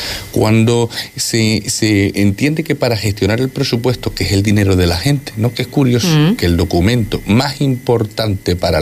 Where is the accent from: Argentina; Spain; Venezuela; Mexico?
Spain; Canary Islands; A día de hoy, yo adoro mi tierra, yo creo que todo el mundo adora a Canarias.